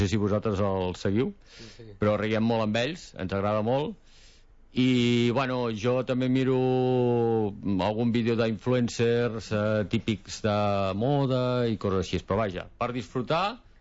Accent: Catalonia, Spain; nosaltres evidentment som catalans i el nostre castellà és un castellà d'aquell típic de Salamanca, no? O sigui, la gent es fot un fart de riure amb el nostre castellà perquè no en sabem gaire de parlar en castellà. Nosaltres som d'aquí.

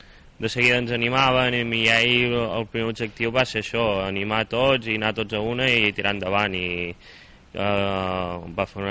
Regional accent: Torroella de Montgrí, Catalonia, Spain; vas allà a competir, tots som de Torroella

